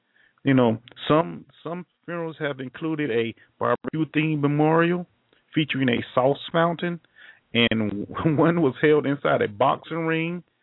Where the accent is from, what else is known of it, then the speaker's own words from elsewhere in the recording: Florida, United States; but I don't know what y'all be doing down there in my home state, boy.